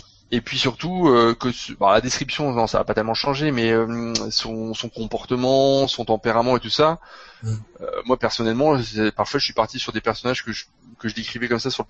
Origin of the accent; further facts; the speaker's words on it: Normandy, France; Je suis normand, donc c'est un peu normal.